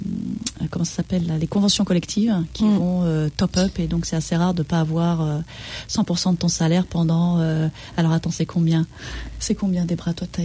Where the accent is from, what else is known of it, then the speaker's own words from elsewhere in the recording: France; Moi je viens de France.